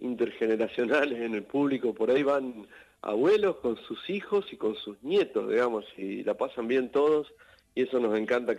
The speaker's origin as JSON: {"language": "Spanish", "region": "Santa Fe", "country": "Argentina", "said": "Nosotros somos de Santa Fe, somos litoraleños"}